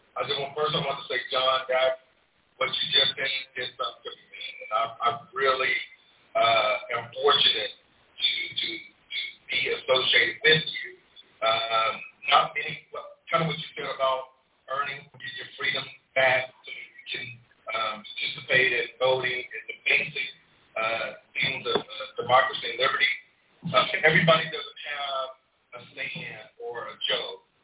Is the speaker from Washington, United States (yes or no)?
no; Waco, Texas, United States; moved away as an adult; I'm from Waco. I grew up in Waco, Texas. I left back in 1992, long time ago, to join Air Force